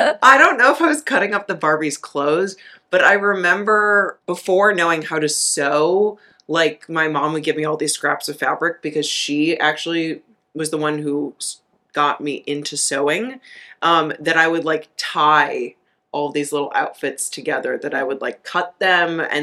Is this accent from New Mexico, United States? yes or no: no; Chicago, Illinois, United States; I grew up in Chicago.